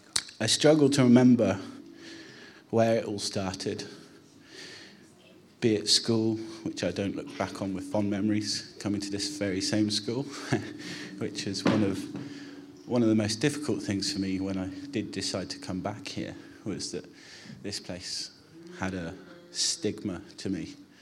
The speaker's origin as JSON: {"language": "English", "town": "Hallacho", "region": "South West England", "country": "United Kingdom", "tie": "born or raised there", "said": "I grew up in Hallacho, just down the road, and lived there with my mother, my brother, and my father. We went to church in High Littleton as a child."}